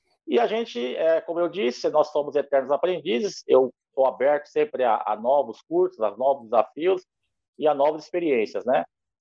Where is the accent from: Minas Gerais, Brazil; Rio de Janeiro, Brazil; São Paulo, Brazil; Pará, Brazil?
São Paulo, Brazil; also born or lived in São Caetano do Sul; now in Adamantina, Brazil; sou de Adamantina, na verdade sou nascido e criado na capital, né? Nasci em São Caetano, Grande São Paulo, e me criei em São Paulo por 30 anos, morei lá. Hoje resido em Adamantina, estado de São Paulo, 600 quilômetros da capital